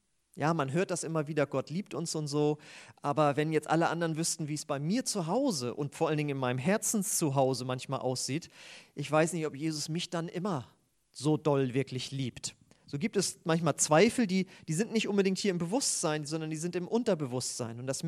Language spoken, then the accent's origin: German; Husum, Schleswig-Holstein, Germany; Und ich komme ja eigentlich aus Husum an der Nordsee, Nordfriesland. Da bin ich das ja eigentlich auch gewöhnt.